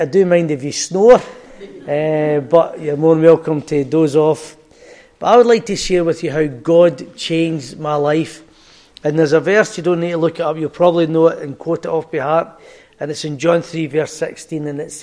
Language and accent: English; Motherwell, Scotland, United Kingdom; I originally come from a place called Motherwell, and I was born and brought up in Motherwell. It was a big house and estate called Muir House, and I was brought up there in Muir House.